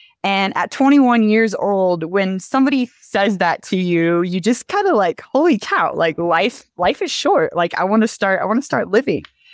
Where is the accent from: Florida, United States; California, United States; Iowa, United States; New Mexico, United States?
Iowa, United States; now in Montana, United States; Yeah. So like Jackie said … I'm originally from Iowa. I came out to Montana, where I call kind of my base camp right now.